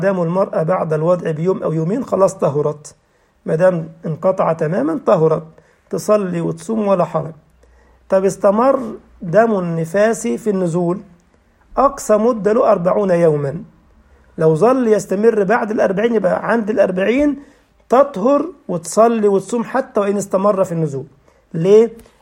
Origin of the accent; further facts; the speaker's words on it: Egypt; كان عندنا في مصر يعمل لك مثلا حاجة اسمها